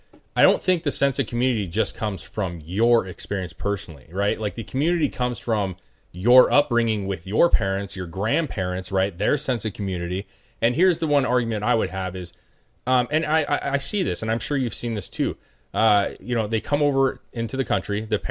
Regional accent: Mexico; no, I'm Mexican first, bro. You know, I'm from Mexico yeah. first.

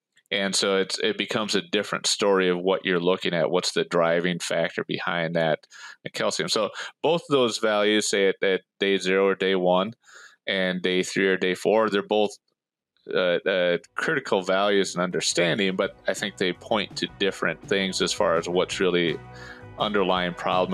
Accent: Minnesota, United States; now in Florida, United States; Yes, I grew up on a dairy farm in East Central Minnesota, just north of Minneapolis, about an hour and a half.

